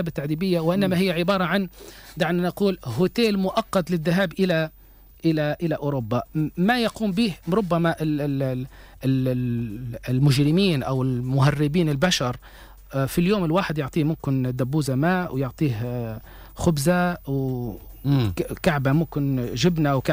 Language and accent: Arabic; Libya; أقولها وللأسف أقولها وأنا ليبي أقولها بمرارة